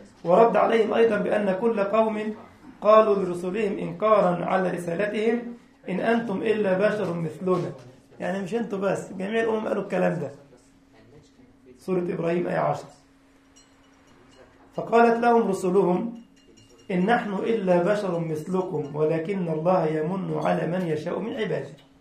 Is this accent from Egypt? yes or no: yes; Egypt; عارف في مثل كده عندنا في مصر يقول لك ما لقوش في الورد عيب قالوا يحمر الخدين.